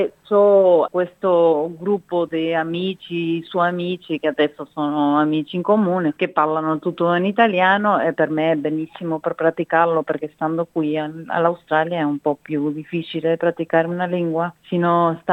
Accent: Uruguay; Italian is a second language; now in Italy; io sono cresciuta in Uruguay, mi ho formato come pittrice in Uruguay

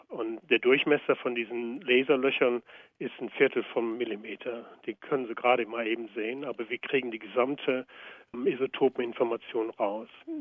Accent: Germany; moved away as an adult; Ja, also ich bin in Deutschland groß geworden, auch akademisch.

